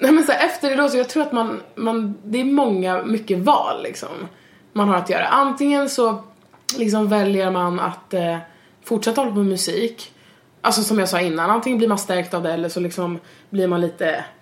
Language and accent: Swedish; Umeå, Västerbotten County, Sweden; Jag är också från Umeå. Jag är född i Umeå.